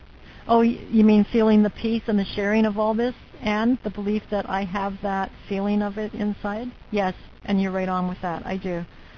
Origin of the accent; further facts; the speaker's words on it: New Zealand; but I'm a Kiwi.